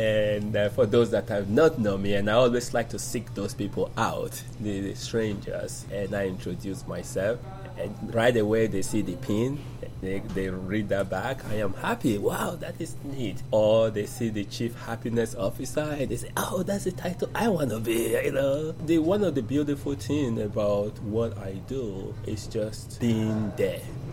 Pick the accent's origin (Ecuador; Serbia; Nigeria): Nigeria; Benin City, Edo; I grew up in Benin City in Nigeria.